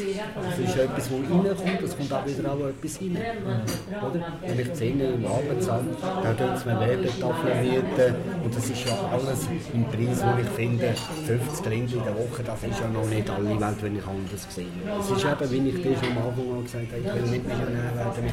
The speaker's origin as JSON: {"language": "German", "country": "Switzerland", "said": "als Schweizer"}